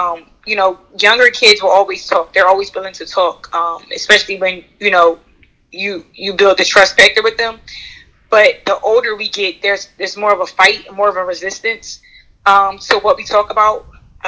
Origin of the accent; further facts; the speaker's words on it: Philadelphia, Pennsylvania, United States; I grew up in North Philadelphia, which is an urban neighborhood in Philadelphia.